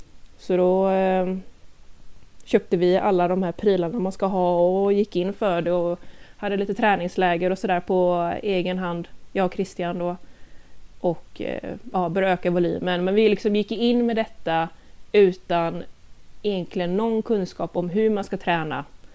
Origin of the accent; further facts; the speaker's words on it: Gothenburg, Västra Götaland County, Sweden; now in Lilla Edet, Sweden; Ganska långt norr över om Göteborg, men strax söder om Trollhättan. Jag är dock ursprungligen från Göteborg, så jag flyttade hit med min kära sambo Christian för ungefär 2 år sedan.